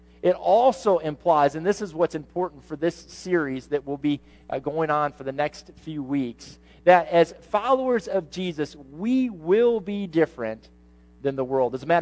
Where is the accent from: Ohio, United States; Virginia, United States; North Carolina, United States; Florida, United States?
Ohio, United States; now in Texas, United States; you know, I grew up in Ohio, and the preachers up there had a joke, and so I'm going to share it with you.